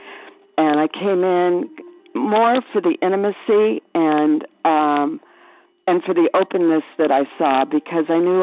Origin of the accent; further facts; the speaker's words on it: Arizona, United States; I'm from Arizona.